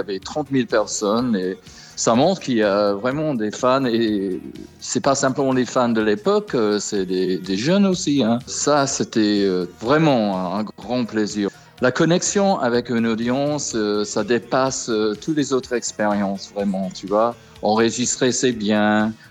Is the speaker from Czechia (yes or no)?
no; England, United Kingdom; French is a second language; now in France; parce que je suis anglais et je lutte un peu en français.